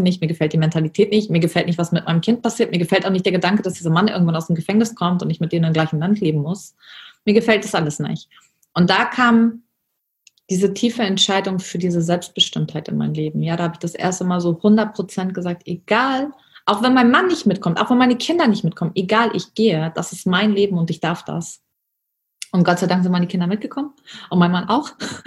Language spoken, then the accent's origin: German; Germany; Und ich komme tatsächlich echt aus dem letzten Loch irgendwie. Also meine Mutter wollte mich nicht. Ich bin in der Armutsgrenze von Deutschland geboren und aufgewachsen.